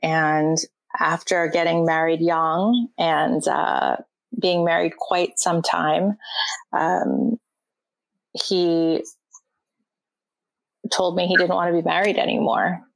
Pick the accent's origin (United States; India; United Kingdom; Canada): Canada; I grew up, my dad was a pastor. I grew up in Canada.